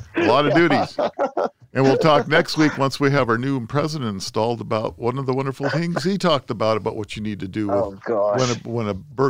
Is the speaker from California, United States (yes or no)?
yes; California, United States; I'm in Chicago, and I hear that my home state, California, that COVID is running rampant. What would I do? I'd fly back home.